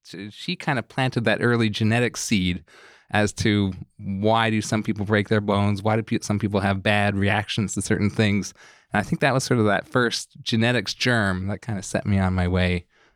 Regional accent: Vancouver, British Columbia, Canada; I'm originally from Vancouver, from a fairly medical family.

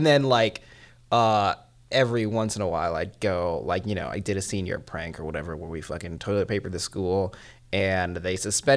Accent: Salt Lake City, Utah, United States; also born or lived in Philadelphia; I was born in Philadelphia. I grew up in Salt Lake City.

